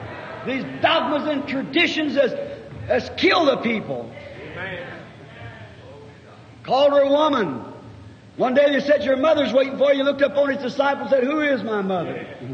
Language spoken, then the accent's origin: English; Ireland; remember my background, I'm an Irishman. My background was Catholic.